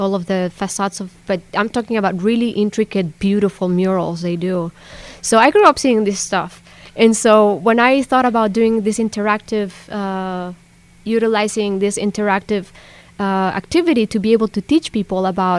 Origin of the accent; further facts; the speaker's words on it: Mexico City, Mexico; Growing up in Mexico City and in the surrounding areas, like, actually seed art is a form of life.